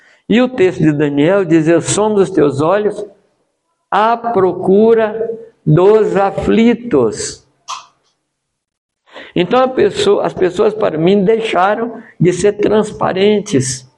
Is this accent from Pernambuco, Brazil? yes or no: no; Minas Gerais, Brazil; E o terceiro grande defeito, eu sou mineiro.